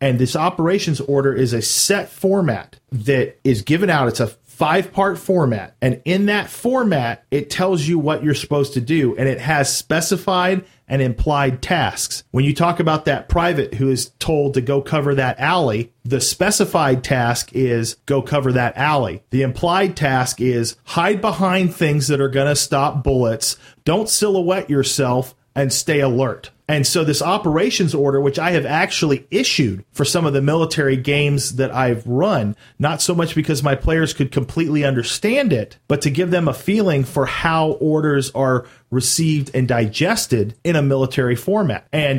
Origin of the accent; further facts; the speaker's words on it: Leavenworth, Kansas, United States; And what's interesting is I'm from Leavenworth, Kansas